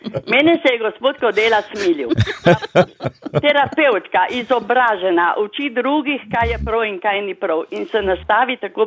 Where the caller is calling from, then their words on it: Gorizia, Slovenia; Dobar dan, jaz sem tle iz Goriškega.